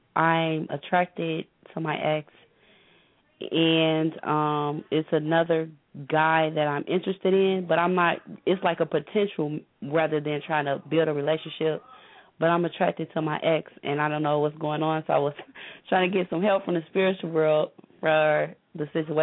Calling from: Chicago, Illinois, United States; I'm calling from Chicago, Illinois.

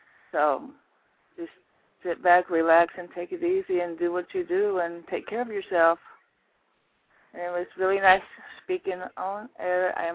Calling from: St. Louis, Missouri, United States; St. Louis, Missouri.

